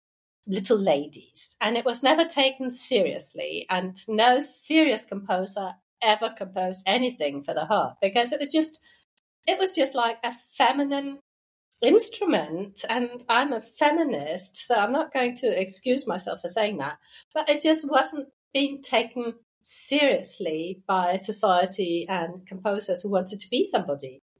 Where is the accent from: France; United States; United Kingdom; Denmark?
Denmark; I grew up in Denmark.